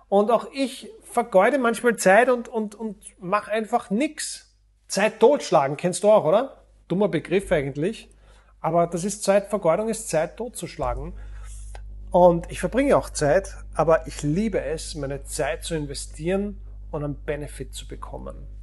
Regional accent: Vienna, Austria; Bei uns in Wien, da gibt es die Berufsfeuerwehr zum Beispiel.

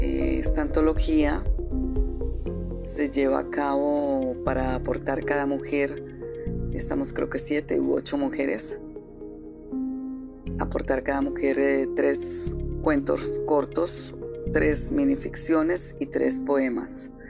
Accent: Cúcuta, Norte de Santander, Colombia; now in Cali, Colombia; abrazo gigante desde Cali, Colombia. Un abrazo con sabor a la perla del norte, que es como llaman a mi ciudad natal.

